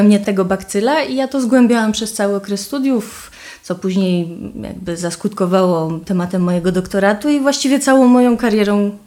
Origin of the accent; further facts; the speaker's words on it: Kraków, Lesser Poland, Poland; Ja jestem z Krakowa, jestem krakuską z dziada, pradziada